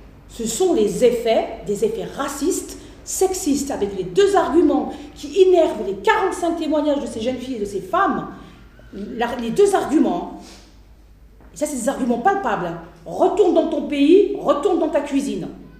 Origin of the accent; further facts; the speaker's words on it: France; moi je suis française, hein. Donc je suis française